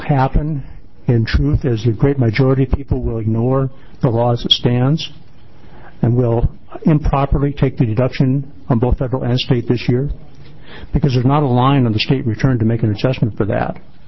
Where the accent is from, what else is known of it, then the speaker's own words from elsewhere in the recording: Keizer, Oregon, United States; I'm from Kaiser, Oregon.